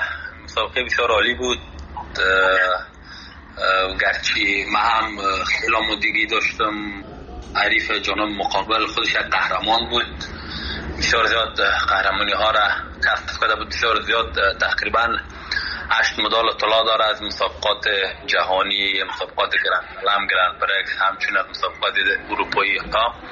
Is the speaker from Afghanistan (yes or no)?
yes; Afghanistan; یک جوان افغان که از افغانستان آمدم مده ایجا به خاطر مسابق